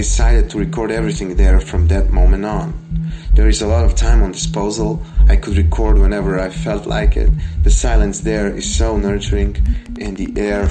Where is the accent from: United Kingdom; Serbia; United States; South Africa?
Serbia; Belgrade; I come from Belgrade.